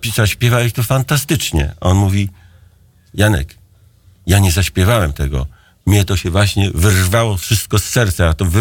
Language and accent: Polish; Warsaw, Masovian Voivodeship, Poland; bo wszyscy my jesteśmy z Saskiej Kępy